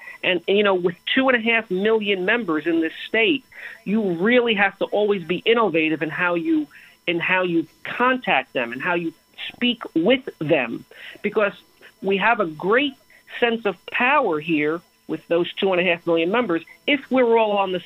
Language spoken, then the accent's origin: English; Bronx, New York, United States; I was born and raised in the Bronx.